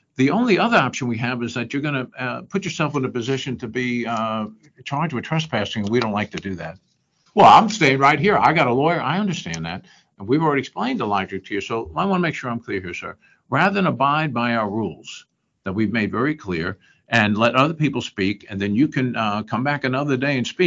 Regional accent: United States; And I always find it so fascinating being an American.

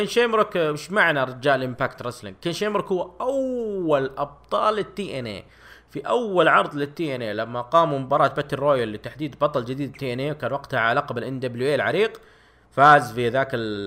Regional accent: Saudi Arabia; يعني تقريبا 30 ريال عندنا في السعودية

